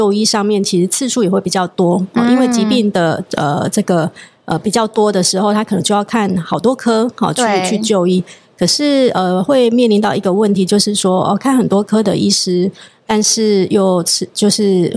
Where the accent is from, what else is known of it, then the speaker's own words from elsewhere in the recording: Taiwan; 那我们台湾人的一个衰弱的一个比例大概是怎么样？